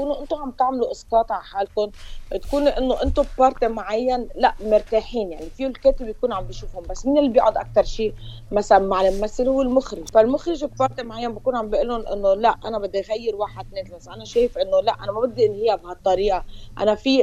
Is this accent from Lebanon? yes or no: yes; Lebanon; كلبنانية بكل شيء عشناه من يوم الحرب الأهلية لهلا